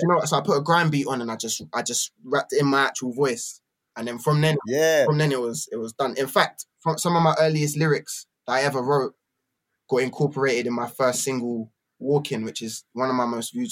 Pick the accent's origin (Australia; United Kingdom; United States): United Kingdom; Brighton, South East England; also born or lived in London; And then a few years later, me and my mum went to Brighton. So I've always been a bit back and forth, really. I've always been there's part of the elements of Brighton where I've always associated with home and then elements of London that I've always associated with home.